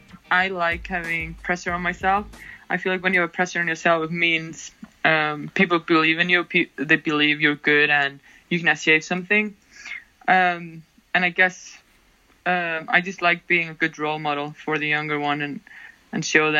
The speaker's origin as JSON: {"language": "English", "country": "Iceland", "said": "because I was from Iceland"}